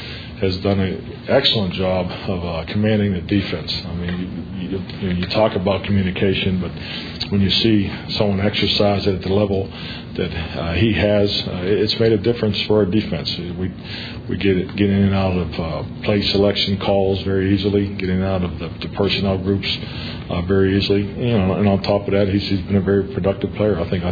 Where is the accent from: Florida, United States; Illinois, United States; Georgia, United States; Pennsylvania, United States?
Pennsylvania, United States; Pittsburgh; And when I was growing up in Pittsburgh, it was the Steelers and the Browns.